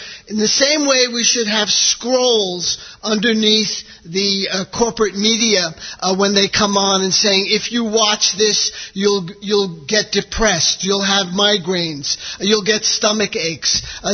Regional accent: New York, United States; we're from New York, if you couldn't tell from my accent

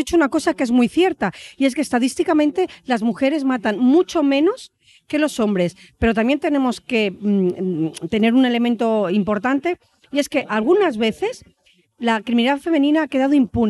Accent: Valladolid, Castile and León, Spain; yo soy de Valladolid, que se me había olvidado decirlo.

